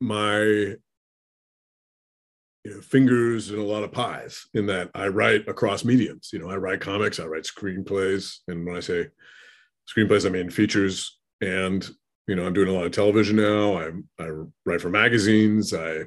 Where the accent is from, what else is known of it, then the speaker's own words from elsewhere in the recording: Oregon, United States; now in Minnesota, United States; Yeah, I grew up in Oregon, but I live in Minnesota. I'm married into the Midwest.